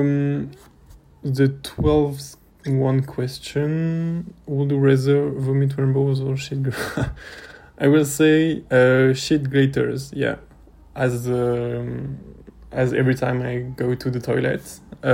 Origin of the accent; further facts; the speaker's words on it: Cannes, Provence-Alpes-Côte d'Azur, France; English is a second language; I am 21 years old. I'm from Cannes, around Cannes. It's a city like Le Cannet.